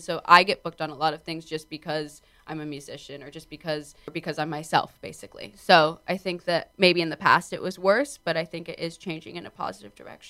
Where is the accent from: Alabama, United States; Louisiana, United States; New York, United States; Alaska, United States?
New York, United States; New York City; I grew up in the East Village and I was able to like do my own thing with my friends and stuff. And then I think I was 14 when we moved to Bushwick